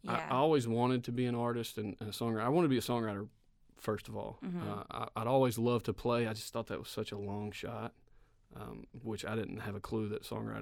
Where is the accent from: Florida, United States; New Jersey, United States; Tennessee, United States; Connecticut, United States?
Tennessee, United States; Lawrenceburg; I'm from Lawrenceburg, Tennessee. It's only about an hour and a half south of here. Small town.